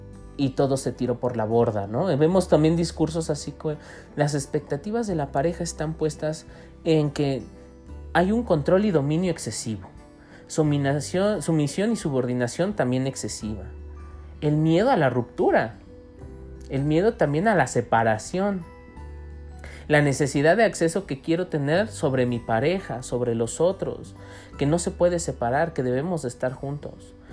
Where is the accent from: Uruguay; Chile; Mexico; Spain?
Mexico; nos hace esta invitación a pensarnos nosotros en nuestra psicología como mexicanos